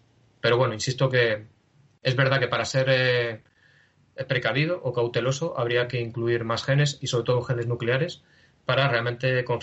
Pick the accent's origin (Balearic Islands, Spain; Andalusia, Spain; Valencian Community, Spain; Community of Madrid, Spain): Community of Madrid, Spain; Madrid; born there; also born or lived in Canary Islands; now in Asturias, Spain; Canarias para mí es mi tierra, vamos. Yo nací en Madrid y obviamente soy madrileño por eso, pero y obviamente no tengo acento canario, pero de verdad que mi alma es totalmente canaria.